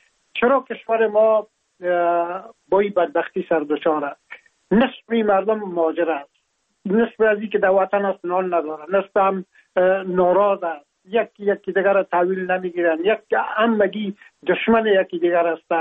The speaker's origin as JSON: {"language": "Persian", "country": "Afghanistan", "moved": "yes", "lives_now": "France", "said": "ما هم در جمع عمو مردمایی بودم که از افغانستان بر آمدم و تقریبا این از 3 سال میشه که ما در فرانسه زندگی میکنم"}